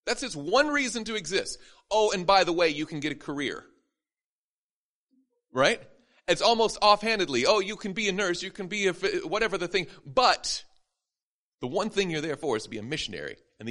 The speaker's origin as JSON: {"language": "English", "town": "Madison", "region": "Tennessee", "country": "United States", "tie": "born or raised there", "said": "She's from my hometown of Madison, Tennessee. And when I grew up in the Seventh Adventist Church."}